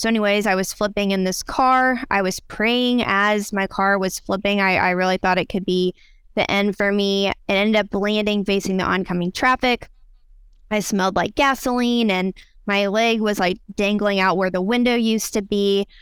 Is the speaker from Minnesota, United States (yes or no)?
no; Peoria, Illinois, United States; now in Nashville, United States; So I'm originally from Peoria, Illinois. We are known for Fulton J. Sheen's hometown and being Caterpillar's kind of former headquarters.